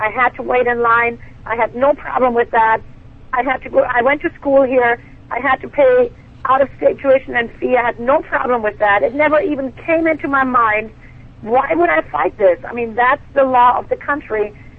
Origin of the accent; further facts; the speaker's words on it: Germany; now in United States; I became a citizen in 1999. I was born and raised in Germany